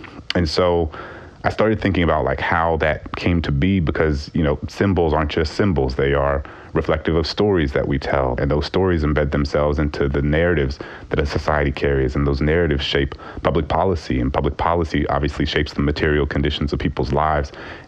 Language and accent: English; New Orleans, Louisiana, United States; born or raised there